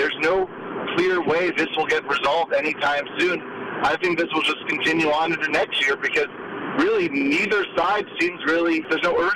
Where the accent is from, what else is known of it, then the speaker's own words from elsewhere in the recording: New York, United States; You know, I'm from New York, and we've had this happen with the Yankees.